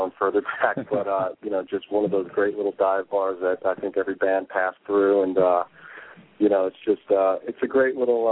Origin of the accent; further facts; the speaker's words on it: Poughkeepsie, New York, United States; I grew up in Poughkeepsie.